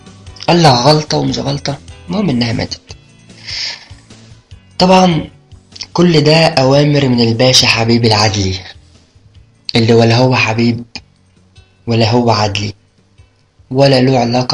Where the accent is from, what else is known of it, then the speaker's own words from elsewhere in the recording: Egypt; انا حسيت ان انا بتشرف ان انا شاب مصري